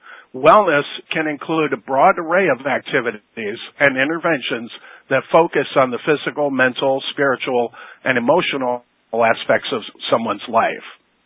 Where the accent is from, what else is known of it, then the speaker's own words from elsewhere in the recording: LaGrange, Illinois, United States; I'm a chiropractor from LaGrange, Illinois.